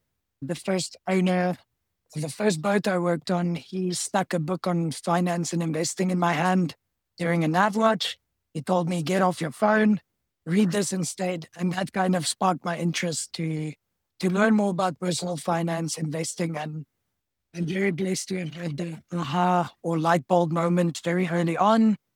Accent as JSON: {"language": "English", "country": "South Africa", "said": "I'm another South African yachtie."}